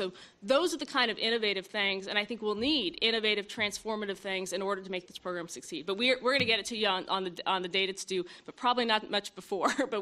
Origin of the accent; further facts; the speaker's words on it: Kansas, United States; For example, in my home state of Kansas